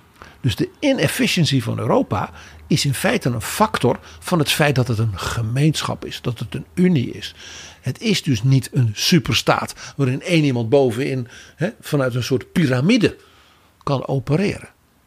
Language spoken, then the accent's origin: Dutch; Netherlands; ik ben een Nederlander.